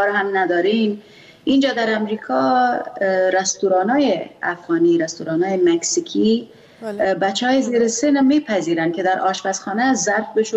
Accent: Afghanistan; first language Pashto; Persian is a second language; چون ما زبان مادریم پشتو است

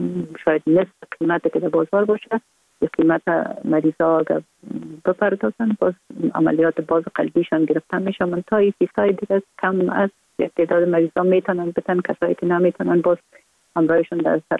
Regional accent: Kabul, Afghanistan; born or raised there

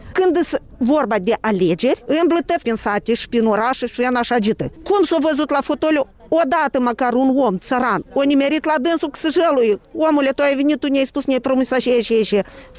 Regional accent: Moldova; Noi suntem moldoveni din talpă și moldoveni am fost tot timpul.

